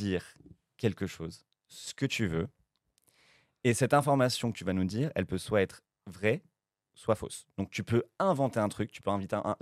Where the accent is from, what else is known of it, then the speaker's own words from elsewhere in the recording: Spain; Nous, on le regardait en espagnol, parce qu'on est espagnol de base.